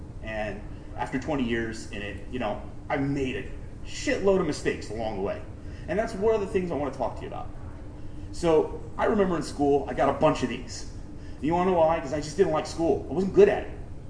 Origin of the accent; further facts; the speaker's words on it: New York, United States; So I said, all right, I'm from New York.